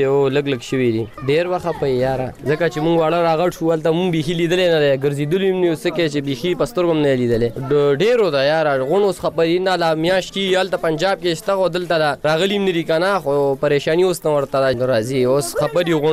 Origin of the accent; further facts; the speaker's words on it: Nangarhar, Afghanistan; also born or lived in Pakistan; مونږ افغانان یو دی پاکستانیان دي دا خپل ملک دی زموږ ملک افغانستان دی